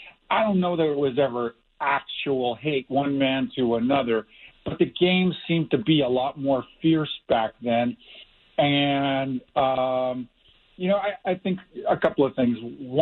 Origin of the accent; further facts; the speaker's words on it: Kamloops, British Columbia, Canada; I'm from Western Canada, grew up in a little town called Kamloops, British Columbia